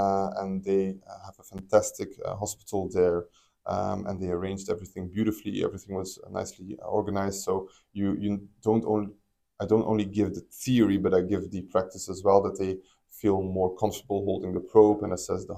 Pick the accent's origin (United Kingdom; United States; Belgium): Belgium; English is a second language; Like, I come from Belgium, there's nowhere close anything similar in Belgium to this clinic, the level, the expertise.